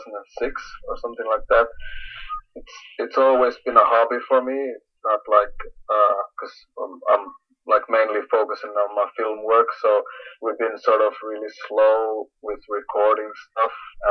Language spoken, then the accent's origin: English; Finland; English is a second language; I come from Finland